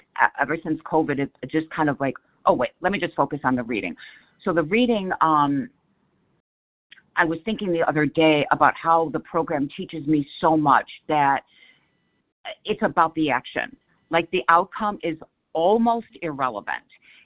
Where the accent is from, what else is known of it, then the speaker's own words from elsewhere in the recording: Chicago, Illinois, United States; So anyways, I'm from Chicago, and with that, I'll pass.